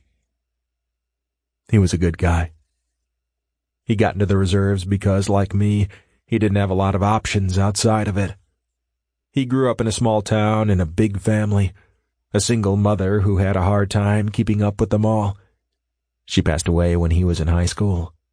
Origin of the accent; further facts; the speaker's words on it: Tennessee, United States; now in Georgia, United States; I grew up in Tennessee, but I moved here shortly after I got back from Iraq.